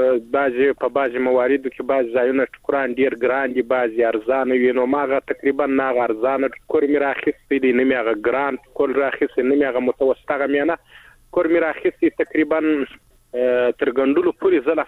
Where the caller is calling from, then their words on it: Helmand, Afghanistan; د هلمند نه اړیکه نیولې ده